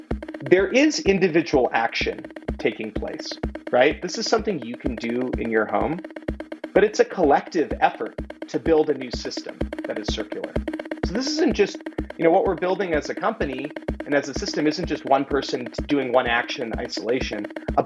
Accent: San Francisco, California, United States; just to ground everybody … I grew up in San Francisco.

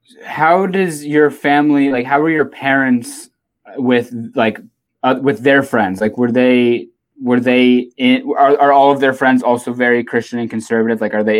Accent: San Diego, California, United States; Where in SoCal? Because I was raised in San Diego.

